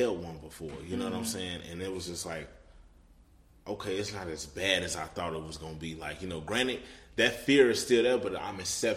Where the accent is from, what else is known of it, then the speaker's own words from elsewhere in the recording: New York, United States; I'm from New York. I'm from New York.